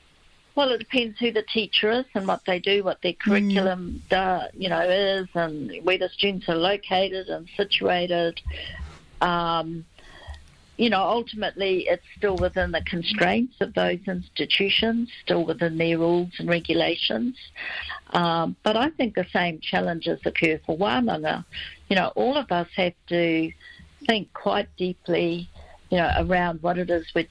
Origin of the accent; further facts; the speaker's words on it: Gisborne, New Zealand; You know, I come from the East Coast, Ngāti Porou. The kind of English they speak there is quite unique.